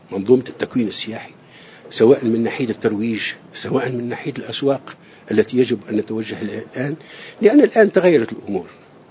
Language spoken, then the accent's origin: Arabic; Tunisia